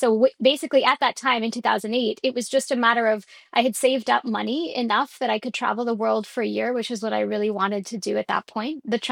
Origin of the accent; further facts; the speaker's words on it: Montreal, Quebec, Canada; I applied when I was 18, and I'm from Montreal.